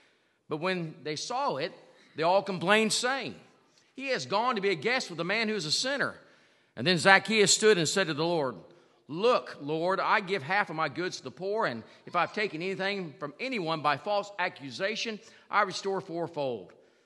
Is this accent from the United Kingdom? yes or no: no; Rantoul, Illinois, United States; If you don't know me, I grew up in Rantoul. And I fled the first opportunity I had and stayed south.